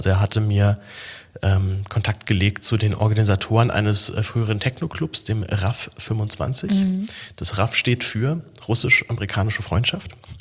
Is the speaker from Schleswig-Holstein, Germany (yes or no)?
no; Berlin, Germany; Ich, als Berliner haut mich sowas ja nicht so komplett um.